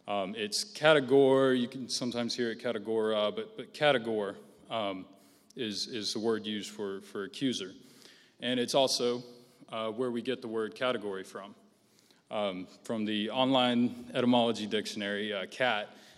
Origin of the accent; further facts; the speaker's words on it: Florida, United States; Now, you know, I'm from Florida, right?